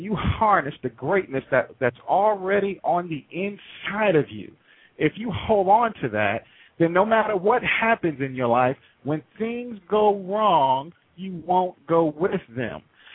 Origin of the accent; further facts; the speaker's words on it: New York City, New York, United States; growing up in the Bronx, New York City, while it was the murder capital of the world, I didn't have a huge outlook for life.